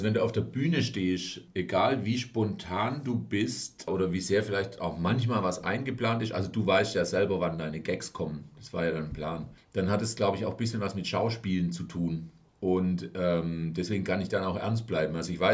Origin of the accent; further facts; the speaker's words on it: Reutlingen, Baden-Württemberg, Germany; Das war in Reutlingen, in meiner Heimatstadt